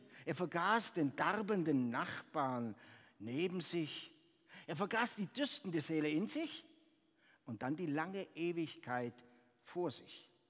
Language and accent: German; Brazil; German is a second language; now in Germany; Bei uns in Brasilien war es immer so, da gab es eine ganz heiße Zeit und dann gab es halt nicht ganz so heiße Zeit.